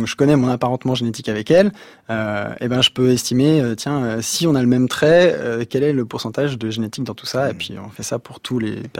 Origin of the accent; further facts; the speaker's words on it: Sury-le-Comtal, Auvergne-Rhône-Alpes, France; on a grandi à Suril-Comtal dans la Loire, et on était déjà un peu une famille particulière parce qu'on avait un bateau dans le jardin.